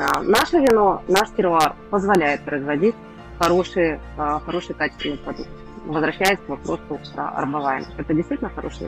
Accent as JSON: {"language": "Russian", "country": "Kazakhstan", "said": "то есть просто казахстанцы, и это тоже еще определяет отношение, наверное, людей, кто родился здесь, у кого родители здесь родились"}